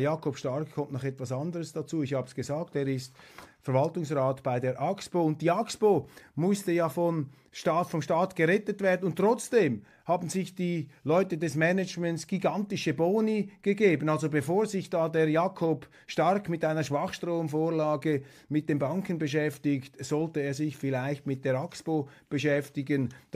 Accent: Switzerland; sind wir Schweizer nicht in der Lage dazu, hier selber aufzuräumen?

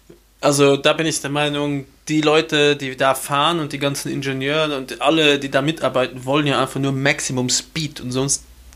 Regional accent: Luxembourg; now in Austria; bei uns in Luxemburg gibt es das nicht.

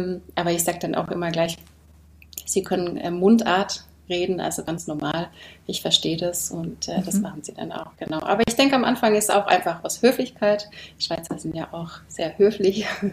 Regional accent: Southern Germany, Germany; accent: Alemannic; Also ich komme ja eben aus Süddeutschland und wir sprechen da das Alemannisch. Und das ist ja schon sehr ähnlich zum Schweizerdeutsch.

